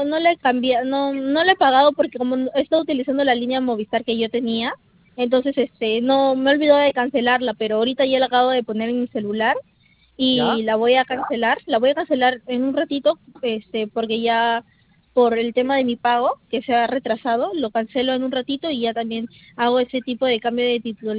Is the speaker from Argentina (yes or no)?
no; Breña, Lima, Peru; la cosa es que yo soy de Breña